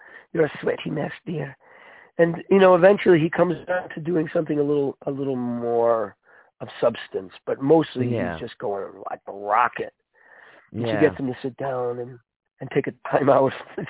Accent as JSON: {"language": "English", "town": "Framingham", "region": "Massachusetts", "country": "United States", "lives_now": "Huntington, United States", "said": "I'm originally from Framingham, Massachusetts, and I live in Huntington, Mass. Now."}